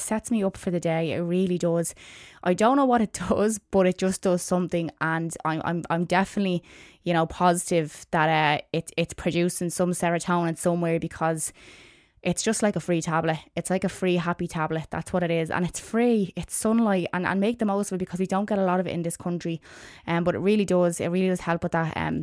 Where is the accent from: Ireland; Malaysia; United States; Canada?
Ireland; as an Irish person and, you know, someone who lives in a country where there's such a lack of sunlight in the winter time